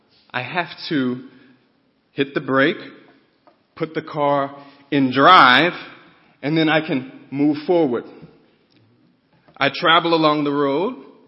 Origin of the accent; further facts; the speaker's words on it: Louisiana, United States; But neither are the Saints, and I'm from Louisiana.